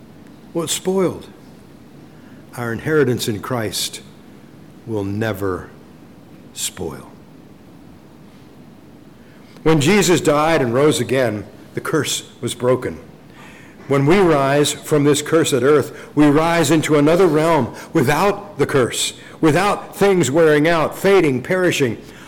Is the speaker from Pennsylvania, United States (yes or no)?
yes; Ephrata, Pennsylvania, United States; In my hometown, there used to be a tower on the top of what's called Ephrata Mountain.